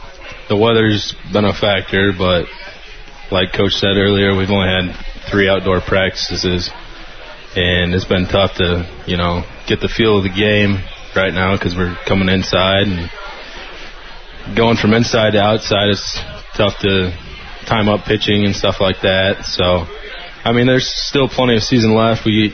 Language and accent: English; Eldridge, Iowa, United States; Yeah, I'm from Eldridge, Iowa, which is a small town just north of Davenport, Iowa.